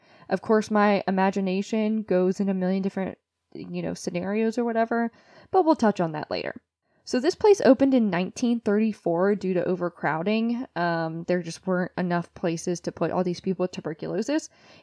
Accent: United States; I'm from the United States, but I was thinking of maybe doing like a, you know, the state's urban legends type thing.

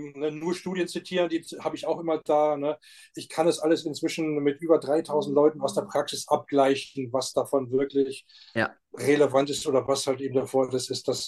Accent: Hanover, Lower Saxony, Germany; born there; ich bin in Hannover geboren, norddeutscher Jung, genau wie du.

